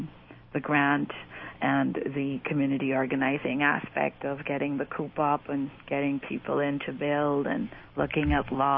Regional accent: Guyana; born there; I was born in Guyana, South America.

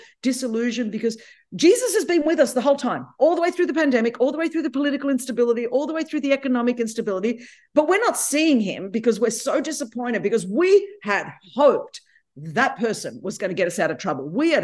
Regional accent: California, United States; I'm from California, so, you know, I'm just letting you know, there's this whole world out here.

